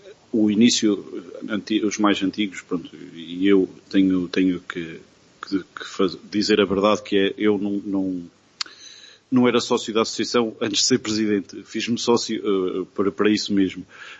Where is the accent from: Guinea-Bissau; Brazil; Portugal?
Portugal; Barra; Nós também somos quase filhos da terra. Não nasci na Barra, mas morei desde sempre na Barra.